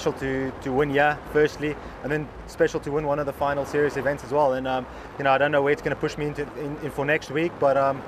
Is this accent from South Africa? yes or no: yes; South Africa; This is that one event that, as a South African, you want to win Africa's major for a reason.